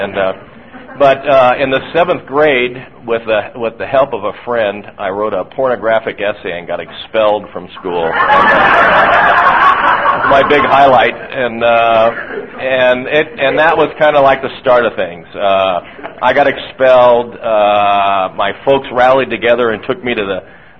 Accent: Los Angeles, California, United States; I was raised in the Los Angeles area.

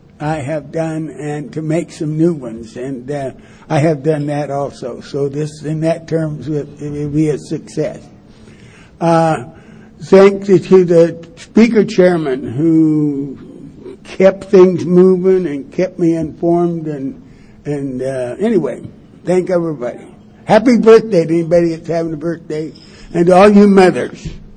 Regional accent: Wichita, Kansas, United States; also born or lived in Alhambra, California; I was born in Alhambra, California, 1,000 years ago. And I grew up in a little farm community in Wichita, Kansas.

